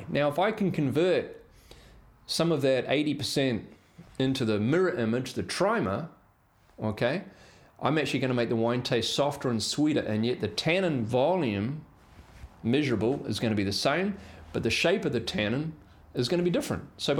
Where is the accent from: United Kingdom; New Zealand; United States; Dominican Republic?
New Zealand; I'm not from South Africa, I'm from New Zealand, don't get me confused.